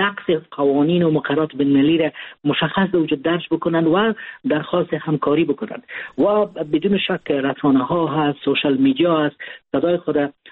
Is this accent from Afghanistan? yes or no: yes; Afghanistan; ما افغان هستیم